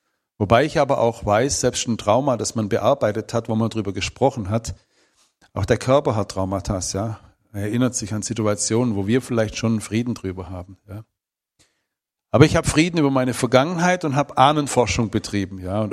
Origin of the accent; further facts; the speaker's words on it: Baden-Württemberg, Germany; Und das Dorf, wo ich herkomme, das war vor 100, 200, 300 Jahren das ärmste Dorf in Württemberg. Meine Vorfahren nannte man Jenische, die weißen Zigeuner.